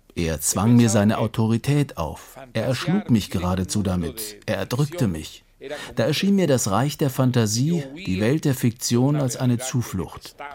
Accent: Peru; Aber in meinem Gedächtnis überwiegt die lebhafte Erinnerung an meine Jugend in Peru.

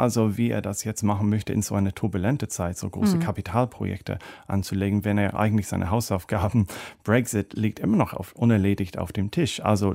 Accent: Ireland; German is a second language; Also es gab in letzter Woche viel bei uns in Irland, die gesagt haben, ist Boris Johnson der letzte Premierminister der Vereinigten Königreich

